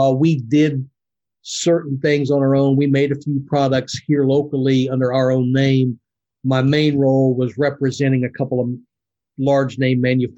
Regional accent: Indiana, United States; Yeah, so we're from Indiana, grew up in central Indiana, and met my wife at this small company in our hometown.

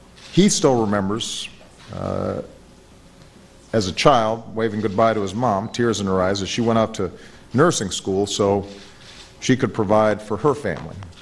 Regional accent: Hawaii, United States; including one kid with a funny name growing up in Hawaii

